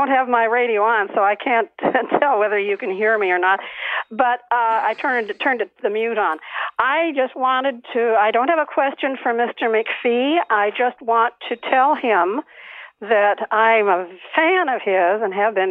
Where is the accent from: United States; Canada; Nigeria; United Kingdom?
Canada; Having been raised in Canada, born and raised in Canada, I was thrilled with that.